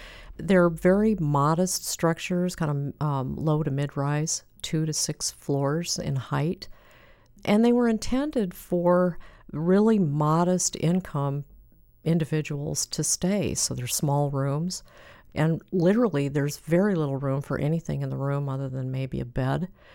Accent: Iowa, United States; the same type of building that my father chose for us to stay in when we would go from Iowa to the Chinese restaurants that were in Minneapolis, Rochester, and Chicago.

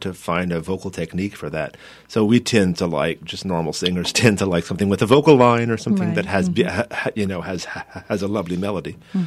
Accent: United States; And as an American, I felt the need to promote my own composers and living composers a lot.

